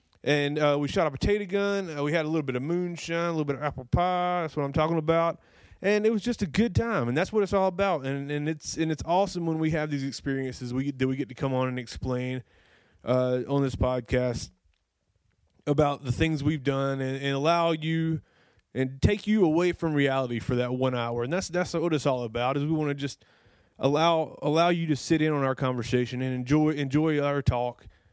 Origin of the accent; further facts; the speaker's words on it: Charlotte, North Carolina, United States; we are from the Charlotte, North Carolina suburbs area. So we're right around UNC Charlotte campus.